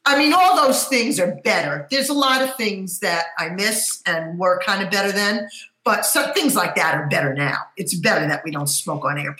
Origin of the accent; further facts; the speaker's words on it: New Jersey, United States; We used to go all the time down the Jersey Shore, and I grew up in New Jersey.